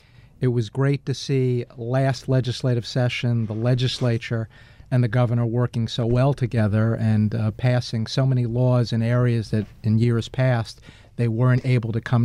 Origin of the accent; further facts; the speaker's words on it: New York, United States; As a New Yorker